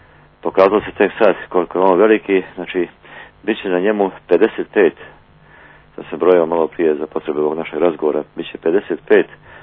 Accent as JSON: {"language": "Serbian", "country": "Montenegro", "said": "Mi prije svega znamo kako je ovdje kod nas u Crnoj Gori"}